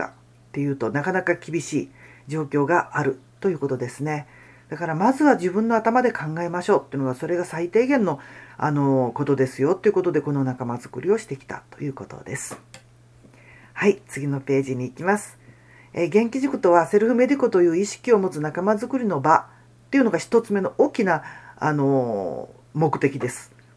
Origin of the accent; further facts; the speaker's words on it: Kagawa, Japan; 地元の香川でね、たった一人でスタートしたんですね。